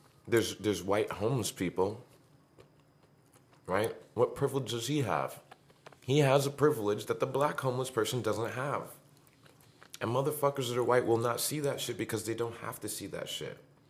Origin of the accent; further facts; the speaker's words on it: United States; born there; I was born in America. I dropped out of high school, educated myself.